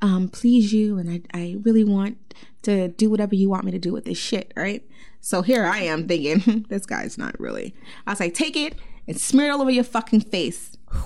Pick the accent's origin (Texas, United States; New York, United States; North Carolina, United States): New York, United States; Long Island; And I do make it very clear that I'm from Long Island, New York. So he lived in my town, too.